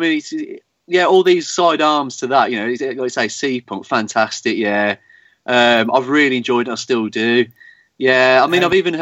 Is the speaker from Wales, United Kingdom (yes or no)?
no; Birmingham, West Midlands, United Kingdom; also born or lived in Torquay; No, Birmingham.